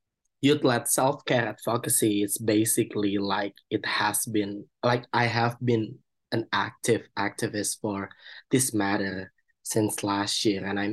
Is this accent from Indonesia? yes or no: yes; Indonesia; English is a second language; I'm 21 years old. I'm a trans woman, and I'm from Indonesia.